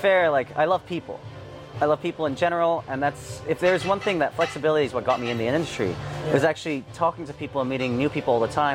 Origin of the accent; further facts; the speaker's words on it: Edmonton, Alberta, Canada; I'm born and raised in Edmonton.